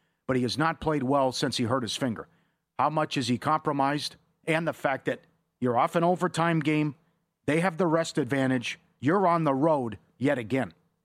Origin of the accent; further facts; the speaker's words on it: Minnesota, United States; And growing up in Minnesota, and we know what's going on, everyone be safe out there.